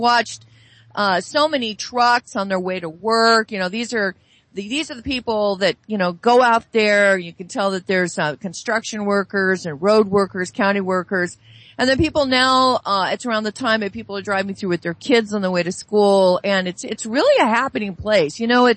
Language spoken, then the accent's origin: English; Sacramento, California, United States; I know myself that when I grew up in Sacramento, I can remember my field trips towards museums and so many other things.